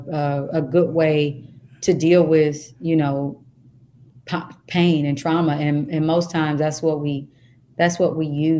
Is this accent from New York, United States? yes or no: no; Kansas, United States; I love musicals. I mean, I love, because I am from Kansas.